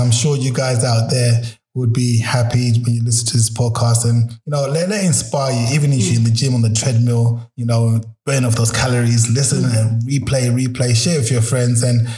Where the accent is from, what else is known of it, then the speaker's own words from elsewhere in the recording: London, United Kingdom; Growing up in South London, I'm digressing because it's a conversation.